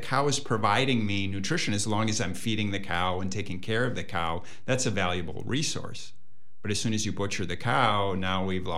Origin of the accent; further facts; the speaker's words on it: Minnesota, United States; Minnesota.